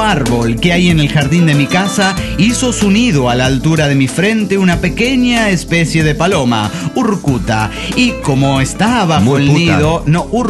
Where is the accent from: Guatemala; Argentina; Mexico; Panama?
Mexico; Nezahualcóyotl, State of Mexico; yo soy de Nezahualcóyotl, yo del Estado de México, chilango nacimiento y no de Monterrey.